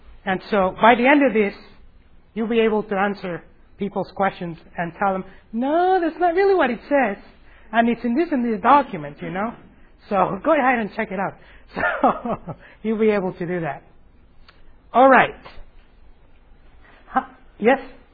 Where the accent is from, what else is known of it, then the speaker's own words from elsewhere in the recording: Venezuela; also born or lived in Miami, United States; now in Acworth, United States; I was born in Miami and then grew up in Venezuela, in South America, top north of South America, next to the Caribbean Sea. So, yeah, then I came back to the U.S. in 91. And then from 91 till 2001, I lived here in Ackworth, Georgia.